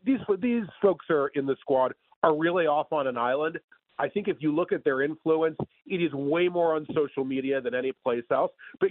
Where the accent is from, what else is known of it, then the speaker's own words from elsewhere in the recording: New York City, New York, United States; You know, I'm Jewish and from New York City.